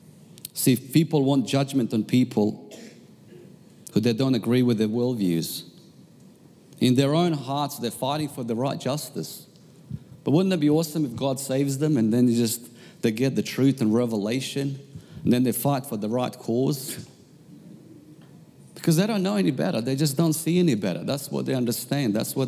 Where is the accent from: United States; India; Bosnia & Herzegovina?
Bosnia & Herzegovina; Where I come from Bosnia, and there's wars all the time.